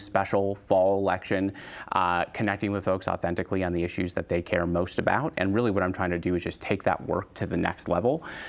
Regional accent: Two Rivers, Wisconsin, United States; born there; I was born in Two Rivers, Wisconsin, and I think that the story of Two Rivers and neighboring Manitowoc mirrors a lot of communities around this state.

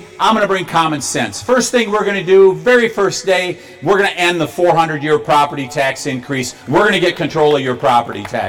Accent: Elmwood, Wisconsin, United States; from places like Muskego and my hometown of Elmwood, way over on the west side of the state

